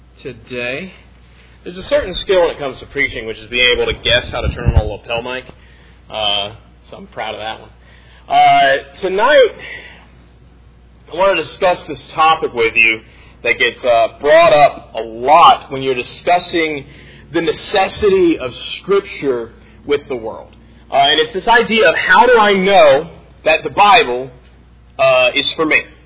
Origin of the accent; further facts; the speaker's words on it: Alabama, United States; But growing up in Alabama, there's not a predominantly Jewish heritage.